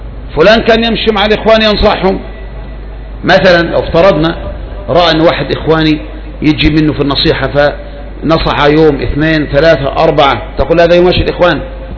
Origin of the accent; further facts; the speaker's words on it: Egypt; عندنا في مصر